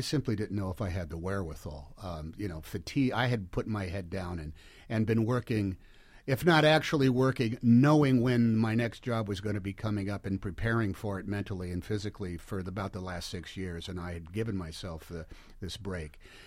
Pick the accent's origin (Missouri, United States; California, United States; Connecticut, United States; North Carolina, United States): California, United States; Oakland; We grew up in Oakland, California. Different generations, but we're East Bay guys